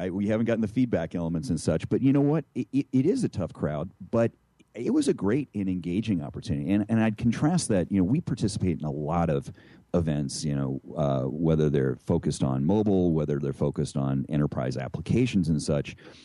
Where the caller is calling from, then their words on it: Atlanta, Georgia, United States; So I'm in sweaty Atlanta, Georgia.